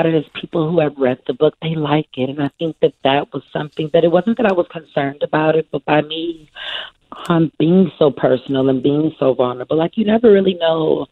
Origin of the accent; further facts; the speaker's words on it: New Orleans, Louisiana, United States; Well, I'm from New Orleans, so you know the cooking is like it's within me.